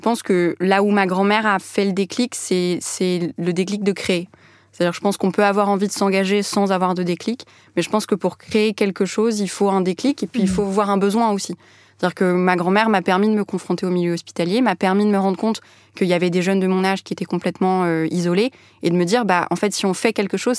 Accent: Beirut, Beirut Governorate, Lebanon; now in France; Enfin, moi, je suis née à Beyrouth et j'ai grandi un peu là-bas. Puis il y a eu la guerre en 2006 qui a fait qu'on est arrivé en France.

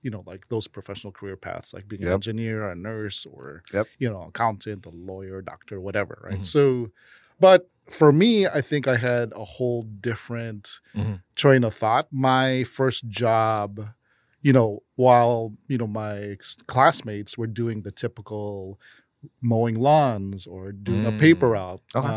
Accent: Chicago, Illinois, United States; also born or lived in Glendale Heights; I was born in Chicago, Illinois.

